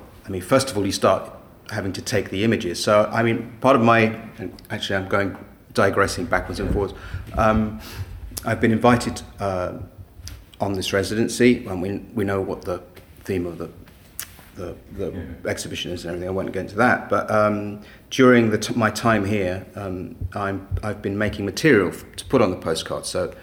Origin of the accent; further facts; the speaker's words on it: London, United Kingdom; I'm a musician from London.